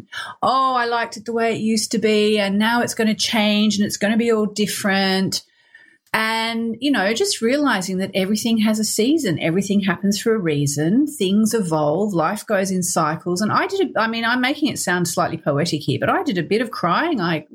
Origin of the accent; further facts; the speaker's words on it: Australia; being Australian